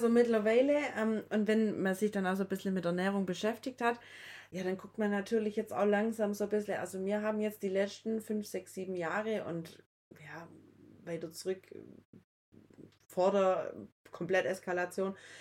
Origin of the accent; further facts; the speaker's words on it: Baden-Württemberg, Germany; ich als Schwabe